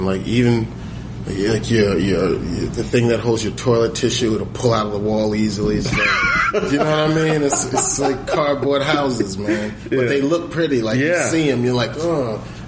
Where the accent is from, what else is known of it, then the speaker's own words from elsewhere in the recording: New Jersey, United States; I'm from Jersey. Like, you know, that's what, I mean, from me, because I'm older.